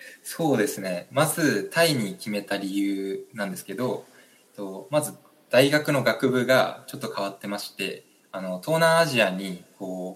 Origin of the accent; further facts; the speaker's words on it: Chitose, Hokkaido, Japan; 北海道の千歳市っていうところが自分の地元なんですけども、まあ、そこで山田木材っていう会社があの自分の実家でして